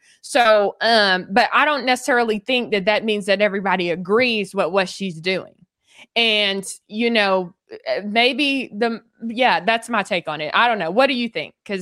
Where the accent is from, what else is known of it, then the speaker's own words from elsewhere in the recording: United States; obviously I'm American